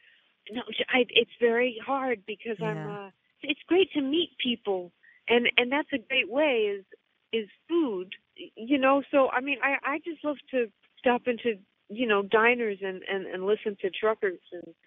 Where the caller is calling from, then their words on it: North Carolina, United States; Well, I guess it's mostly Pennsylvania, but, for instance, we're doing this gig in Florida, and I'm calling you from North Carolina.